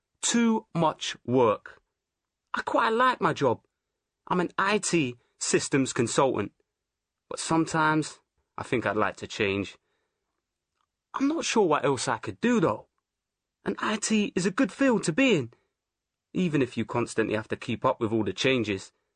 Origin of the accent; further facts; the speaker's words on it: London, United Kingdom; I'm from London. Nowhere else, just London. It's strange. I've lived here all my life